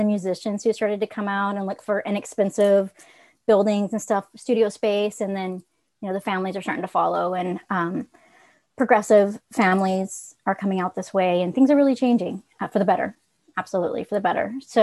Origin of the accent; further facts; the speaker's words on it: Corpus Christi, Texas, United States; All over Texas. I grew up mostly in Corpus Christi though.